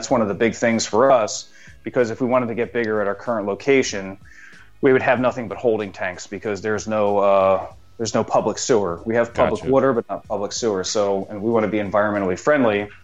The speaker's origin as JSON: {"language": "English", "town": "Philadelphia", "region": "Pennsylvania", "country": "United States", "said": "I mean, I'm not from Jersey. I'm from Philly."}